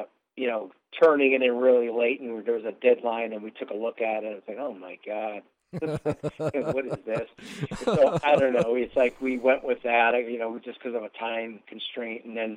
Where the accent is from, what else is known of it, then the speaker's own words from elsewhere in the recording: New England, United States; it's like, okay, I'm from New England. I should be a New England Patriots fan